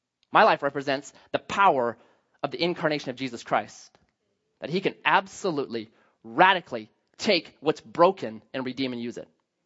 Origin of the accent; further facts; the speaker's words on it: Grants Pass, Oregon, United States; I grew up 1111 Southwest Foundry, Grants Pass, Oregon, also known as Felony Flats. That's where I grew up.